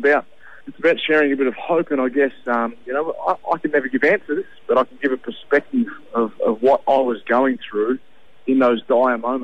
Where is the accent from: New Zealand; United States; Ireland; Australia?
Australia; Wagga Wagga, New South Wales; I'm from Wagga, and I actually spent a bit of time in Albury playing footy when I finished playing in the NRL.